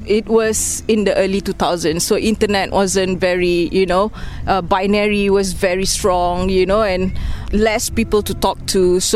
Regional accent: Malaysia; now in Ireland; I'm originally from Malaysia. I just moved to Ireland, Republic of Ireland, in July 2021, in the midst of pandemic.

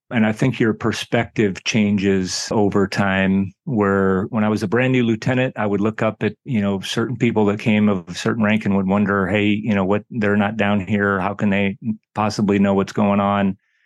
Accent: Iowa, United States; Sure. So I'm originally from the Midwest, grew up in Iowa. I was not from a military family

